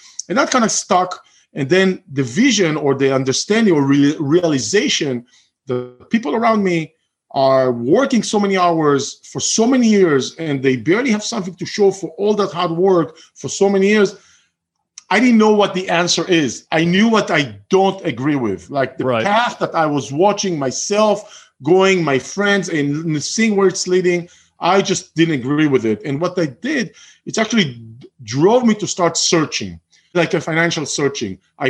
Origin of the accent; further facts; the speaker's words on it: Israel; moved away; I'm originally from Israel.